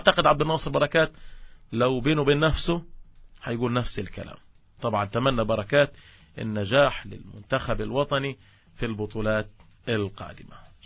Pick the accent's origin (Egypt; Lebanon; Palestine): Palestine